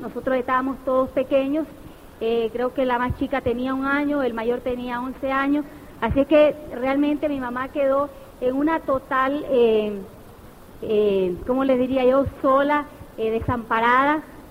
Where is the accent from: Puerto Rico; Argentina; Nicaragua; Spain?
Nicaragua; born there; Para comenzar con mi historia, bueno, yo nací en Nicaragua.